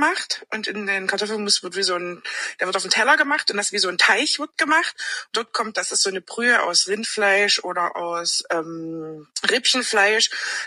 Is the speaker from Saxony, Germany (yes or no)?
yes; Saxony, Germany; Also, ich komme aus der Oberlausitz, aus dem Kreis Bautzen.